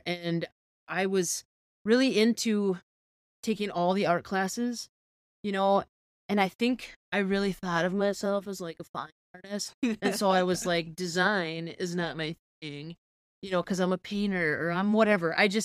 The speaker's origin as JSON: {"language": "English", "region": "Pennsylvania", "country": "United States", "said": "We're from Pennsylvania."}